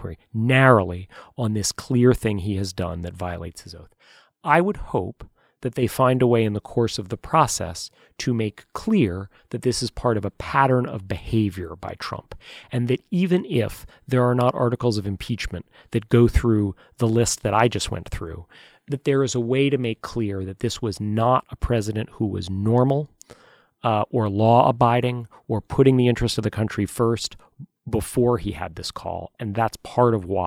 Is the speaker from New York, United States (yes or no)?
yes; New York, United States; I lived in New York on September 11th, 2001. I'm a New Yorker. I lived in New York for much of his mayoralty.